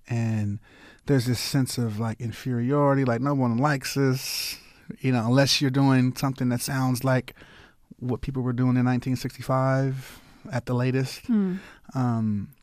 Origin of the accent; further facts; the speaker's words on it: Los Angeles, California, United States; growing up in South Central, like I could say, like before I got that tape.